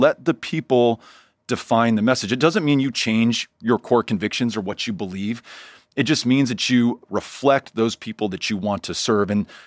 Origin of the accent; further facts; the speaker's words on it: El Paso, Texas, United States; El Paso, Texas, my hometown.